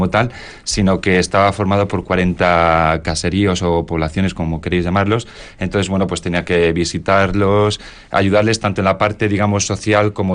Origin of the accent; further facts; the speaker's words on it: Madrid, Community of Madrid, Spain; born there; now in Vitoria, Spain; yo para empezar nací en Madrid, luego me fui a vivir a Elgin, Albacete, y he estado aquí en Vitoria.